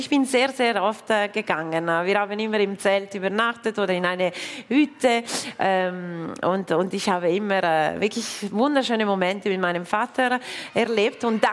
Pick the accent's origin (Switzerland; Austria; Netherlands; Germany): Switzerland; Monte Carasso, Ticino; moved away as an adult; also born or lived in Bern / Fribourg / Zürich; Ich bin in Monte Carasso aufgewachsen und mit 19 nach dem Gymnasium bin ich natürlich nach Bern gegangen. Ich habe dort 6 Jahre gewohnt, danach noch wieder 6 Jahre in Fribourg, in der Romandie. Dann war ich in Zürich und vor ungefähr 5 Jahren bin ich zurückgekommen.